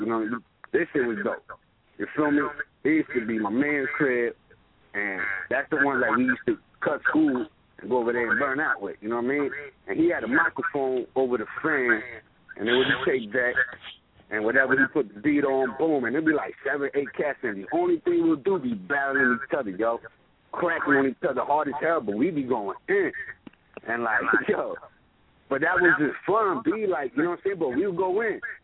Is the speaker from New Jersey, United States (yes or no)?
yes; New Jersey, United States; I was a dude that I'm from Jersey, but you always catch me in New York or you catch me in Jersey. Like, you catch me all around.